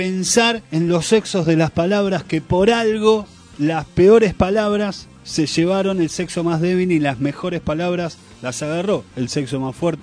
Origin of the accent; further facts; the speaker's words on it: Argentina; Somos argentinos, que nos levantamos y como todos los días, le damos inicio a la mañana